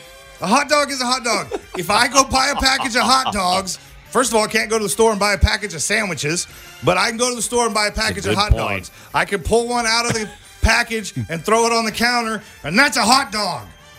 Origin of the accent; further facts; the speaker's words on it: Texas, United States; I grew up in Texas, but my grandmother and my grandfather lived in Coffeyville, Kansas on a farm.